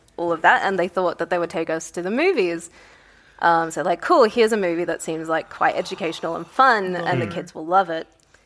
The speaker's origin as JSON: {"language": "English", "region": "Northern Territory", "country": "Australia", "said": "I'm from the Northern Territory."}